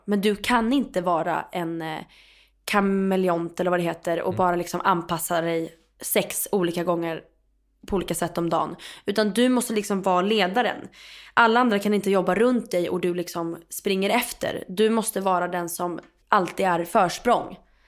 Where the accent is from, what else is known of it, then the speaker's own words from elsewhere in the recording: Stockholm, Stockholm County, Sweden; jag är uppvuxen och född på Grevgatan. Mitt på Karlaplan.